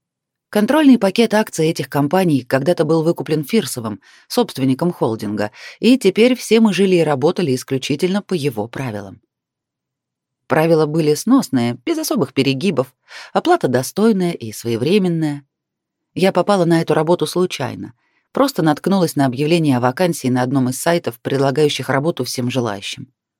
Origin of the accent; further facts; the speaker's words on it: Volzhsky, Volgograd Oblast, Russia; Раньше я непременно ездила к маме на новогодние каникулы в Волжский, откуда я родом.